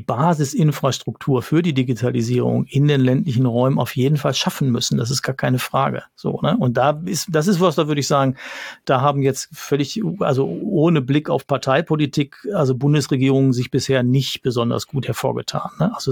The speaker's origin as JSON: {"language": "German", "region": "North Rhine-Westphalia", "country": "Germany", "said": "Ich komme aus dem Ruhrgebiet"}